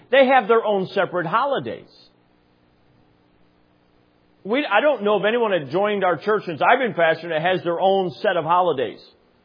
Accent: Michigan, United States; Wow, man, we're from Michigan.

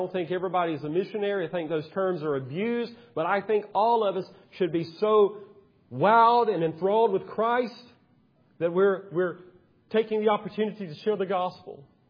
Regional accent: Georgia, United States; I'm from Georgia, but I think He can.

